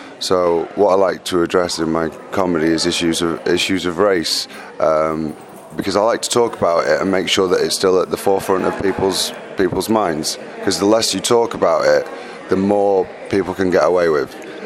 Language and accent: English; Leeds, Yorkshire and the Humber, United Kingdom; in my hometown in Leeds